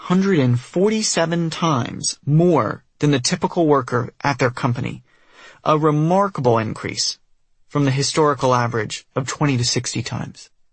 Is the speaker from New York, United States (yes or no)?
no; North Carolina, United States; the kind of rich folks I grew up around in North Carolina.